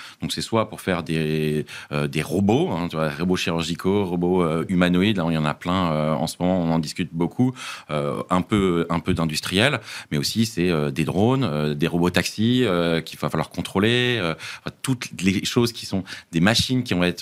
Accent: France; J'ai pas besoin d'aller dire que je suis français.

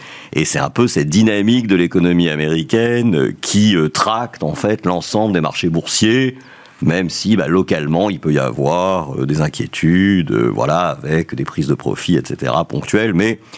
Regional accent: France; Bien sûr, nous sommes français, bien sûr, nous sommes très concernés par ce qui peut arriver à notre pays

